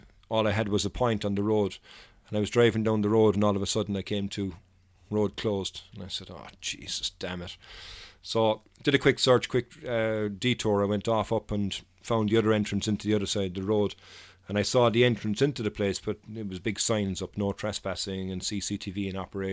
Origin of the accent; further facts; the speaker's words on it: Ireland; I am from Ireland. I'm a photographer. I'm here on vacation.